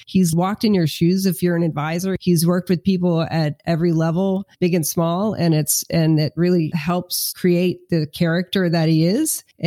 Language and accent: English; Pennsylvania, United States; I'm from Pennsylvania. I have no freaking idea what it's like to live in Southern California.